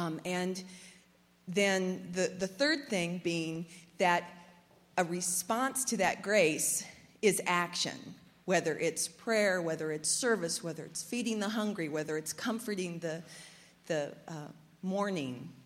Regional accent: Indiana, United States; But I was raised in Indiana, very much in a judgment kind of culture with the churches in the area.

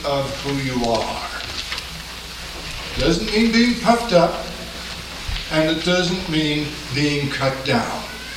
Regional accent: Eagan, Minnesota, United States; And we are a couple from Eagan, Minnesota.

